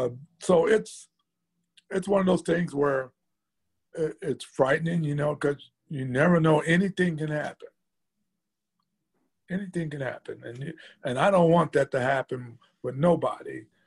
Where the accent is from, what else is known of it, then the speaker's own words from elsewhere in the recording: Indianapolis, Indiana, United States; Because I grew up in Indianapolis in the Powell Club Police Athletic League.